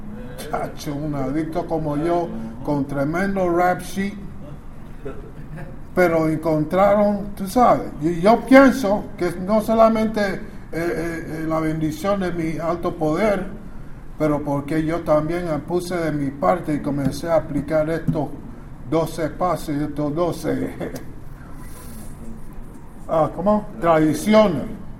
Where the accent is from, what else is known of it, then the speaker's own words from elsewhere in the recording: Brooklyn, New York, United States; also born or lived in Panama; yo también soy de Brooklyn. O sea, criado en Brooklyn, pero soy de Panamá, tú sabes. Soy panameño, pero criado en Brooklyn.